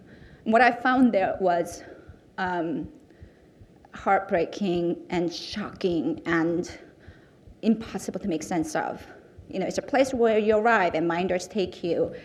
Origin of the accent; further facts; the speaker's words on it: South Korea; I was born and raised in South Korea. I come from a family that was torn apart by the war.